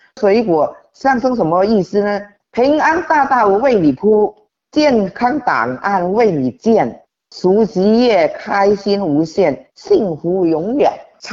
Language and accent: Chinese; Guangdong, China; 第五个呢，就我们广东人呢都喜欢蒸一个活鱼